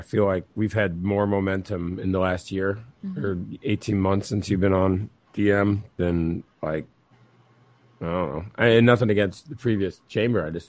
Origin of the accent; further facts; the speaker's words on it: Oak Park, Illinois, United States; now in River Forest, United States; I grew up in Oak Park, moved to River Forest in high school.